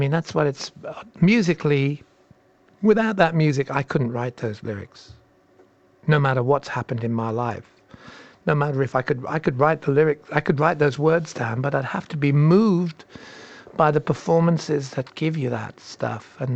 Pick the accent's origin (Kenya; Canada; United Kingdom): United Kingdom; now in United States; where I'm coming from as a British guy in another land.